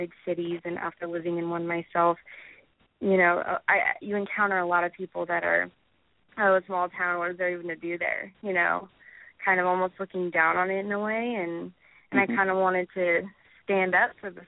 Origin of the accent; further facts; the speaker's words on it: Palmdale, California, United States; I grew up in Palmdale, Lancaster, which is about an hour and a half from Los Angeles